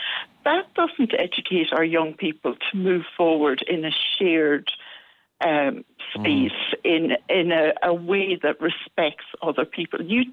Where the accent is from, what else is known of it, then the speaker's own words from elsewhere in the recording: Tipperary, Munster, Ireland; now in United Kingdom; I grew up in Tipperary, a proud Tipperary woman